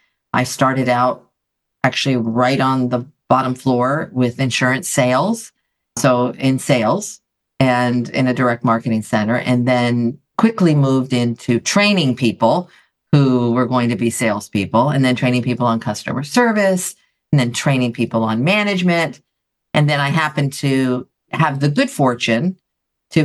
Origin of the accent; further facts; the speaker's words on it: Greece; English is a second language; moved away as an adult; now in United States; I grew up in Greece. When I came to the United States, I attended college here and I also got two master's degrees.